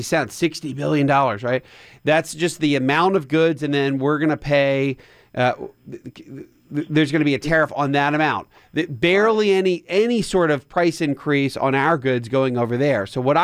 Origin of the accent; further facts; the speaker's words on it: Coatesville, Pennsylvania, United States; my hometown Lucan Steel Company from the town of Coatesville, Pennsylvania, where I grew up.